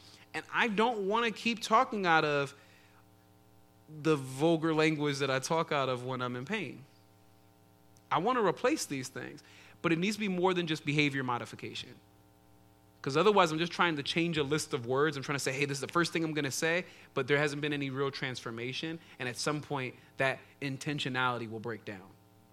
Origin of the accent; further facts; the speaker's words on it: Philadelphia, Pennsylvania, United States; So when I say, like, let me remind them I'm from Philly